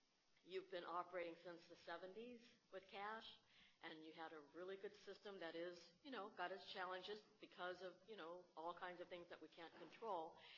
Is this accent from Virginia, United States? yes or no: yes; Arlington, Virginia, United States; I am from Arlington, Virginia.